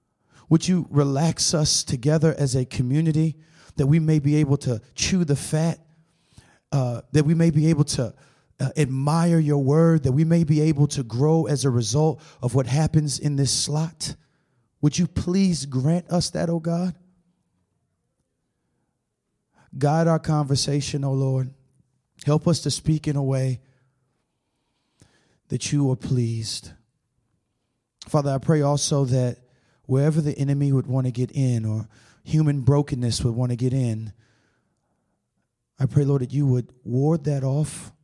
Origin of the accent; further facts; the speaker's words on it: Tampa, Florida, United States; I'm from Tampa, Florida.